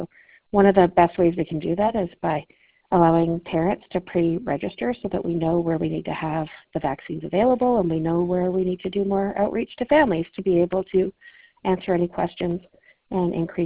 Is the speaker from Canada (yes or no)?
yes; Canada; when I grew up in Canuso up north